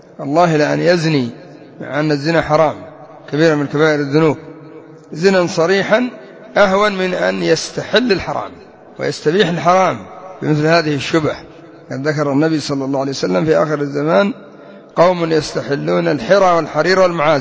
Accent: Yemen; فترة من الفترات انتشر عندنا في اليمن ما يسمى بالزواج السياحي

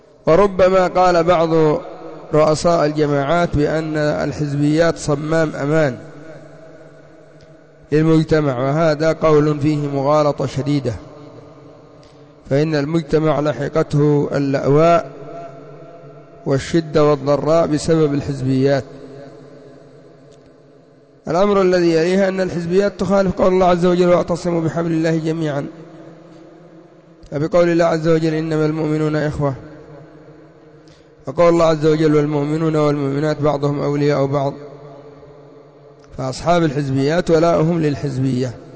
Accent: Yemen; وعندنا في اليمن الحوثية ومن إليهم

